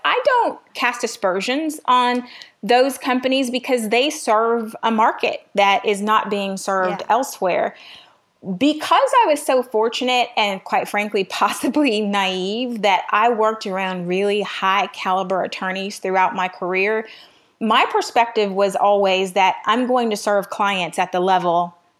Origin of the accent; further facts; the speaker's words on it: Miami, Florida, United States; also born or lived in Midwest; now in Atlanta, United States; I'm in Atlanta. So I'm originally from the Midwest. I was raised in Miami. So I've kind of lived in a few different places.